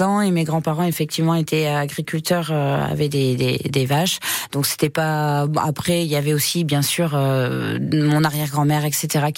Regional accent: Auvergne-Rhône-Alpes, France; chez nous en Auvergne, on avait beaucoup de plantes médicinales qui poussaient en sauvage

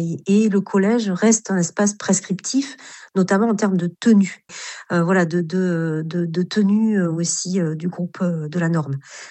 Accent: Bordeaux, Nouvelle-Aquitaine, France; moi, je suis de Bordeaux

